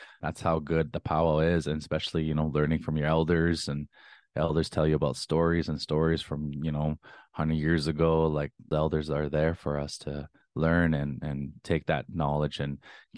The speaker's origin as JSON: {"language": "English", "town": "Thunder Bay", "region": "Ontario", "country": "Canada", "tie": "born or raised there", "said": "I was introduced when I was up in Thunder Bay. I'm born and raised in Thunder Bay."}